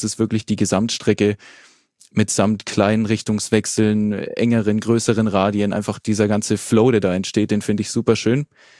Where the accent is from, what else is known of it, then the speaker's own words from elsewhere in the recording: Bavaria, Germany; Ich bin ja selbst auch aus Franken und deswegen kenne ich mich da wenigstens da relativ gut aus